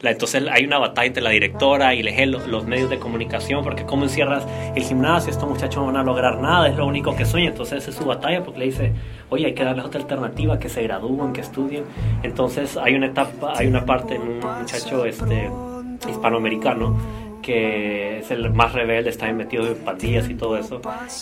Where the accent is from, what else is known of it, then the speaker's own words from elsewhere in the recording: Mexico; nosotros, pues que no somos oriundos del área, venimos de otras partes de México